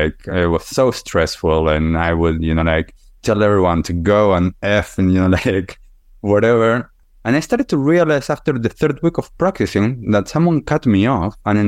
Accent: Argentina; So I grew up in Argentina. Typical childhood, you know, sports, school, you know, all of those things.

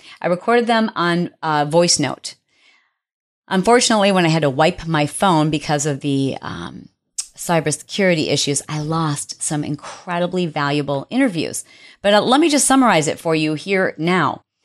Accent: Detroit, Michigan, United States; Now, I am from Detroit, and a hooptie is what we refer to as your first car

